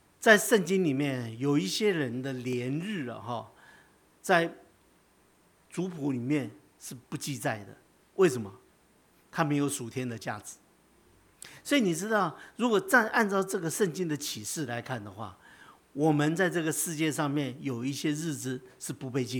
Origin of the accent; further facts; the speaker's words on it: Taiwan; 我虽然住在台北，我是台湾人